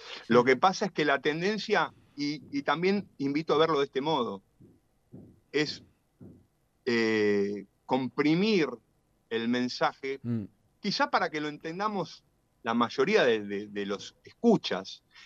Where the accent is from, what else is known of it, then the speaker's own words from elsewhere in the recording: El Palomar, Buenos Aires Province, Argentina; yo soy de Palomar, mi viejo era músico.